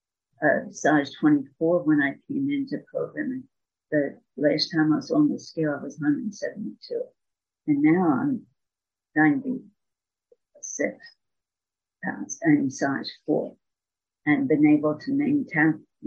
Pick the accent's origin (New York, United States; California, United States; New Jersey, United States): New Jersey, United States; moved away as an adult; also born or lived in Delaware / Michigan; I grew up in South New Jersey in Philadelphia area. And we have moved to Delaware, and then we moved to Michigan, the Detroit area.